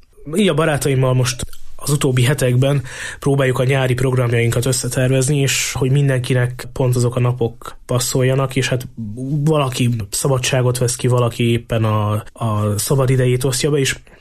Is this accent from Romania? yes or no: no; Southern Slovakia, Slovakia; felvidéki vagyok, tehát a legközelebbi kegyhely számunkra Mária Pócs, az igazából egy körülbelül 80 kilométerre van tőlünk